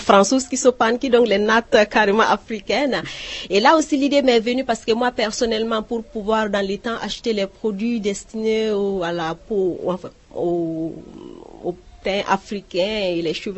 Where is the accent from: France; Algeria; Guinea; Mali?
Mali; now in Prague, Czechia; je viens du Mali et je vis à Prague depuis 23 ans, tout simplement.